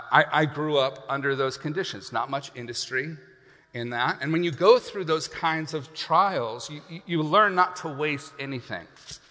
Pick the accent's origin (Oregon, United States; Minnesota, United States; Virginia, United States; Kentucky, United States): Oregon, United States; Cave Junction; You know, I grew up in Cave Junction for the first half of my life. Now, if you are not from around here, that may not mean anything.